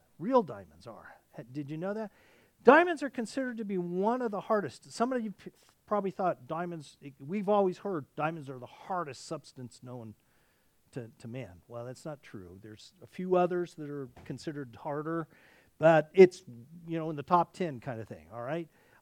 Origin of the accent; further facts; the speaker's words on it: Arkansas, United States; born there; I was born in Arkansas.